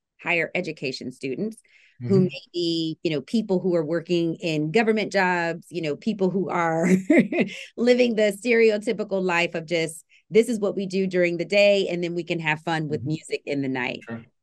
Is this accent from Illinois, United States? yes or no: yes; Alton, Illinois, United States; who is from my hometown